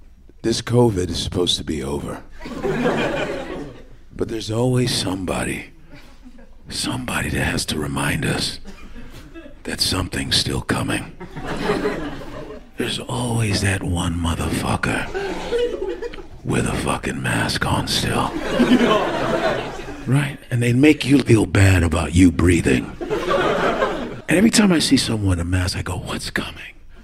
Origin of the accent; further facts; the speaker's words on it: Chicago, Illinois, United States; And I'm from Chicago, and this is the greatest city on the planet.